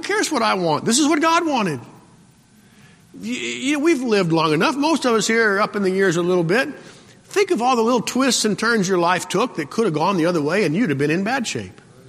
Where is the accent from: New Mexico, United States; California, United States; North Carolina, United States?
New Mexico, United States; born there; also born or lived in Salt Lake City / Maryland; But you know, I was born in New Mexico. The farthest east I'd ever gotten was Texas.